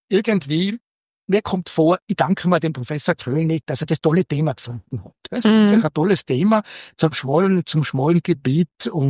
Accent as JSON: {"language": "German", "region": "Tyrol", "country": "Austria", "said": "Ich komme aus der Tiroler Provinz mit einer angefangenen Dissertation"}